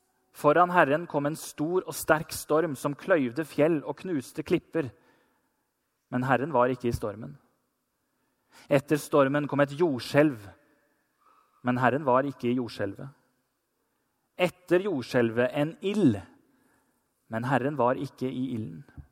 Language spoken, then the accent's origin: Norwegian; Telemark, Norway; I Telemark, der jeg er fra, der var jeg 2 uker i juli